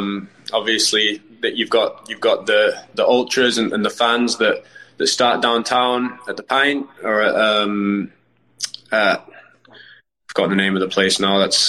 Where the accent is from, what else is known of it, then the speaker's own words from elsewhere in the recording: Harrogate, Yorkshire and the Humber, United Kingdom; also born or lived in Goose Bay, Canada; Did a year there, and then yeah, as you said, grew up in England.